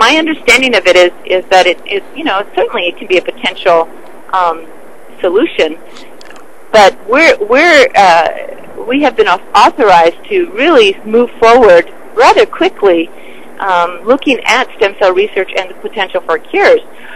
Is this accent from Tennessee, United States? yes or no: no; Fresno, California, United States; But my point is, I'm coming from Fresno, I'm coming from the area, from the Central Valley.